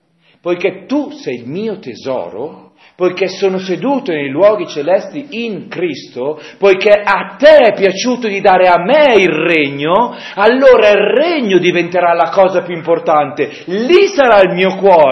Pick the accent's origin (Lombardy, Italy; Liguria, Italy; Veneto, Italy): Lombardy, Italy; Milan; io che sono di Milano e voi che siete del nord Italia e della Lombardia